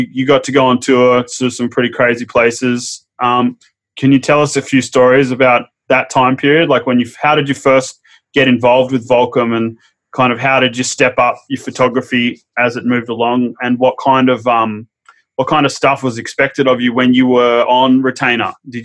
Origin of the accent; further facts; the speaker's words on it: New South Wales, Australia; I remember as a grommet growing up on the Northern Beaches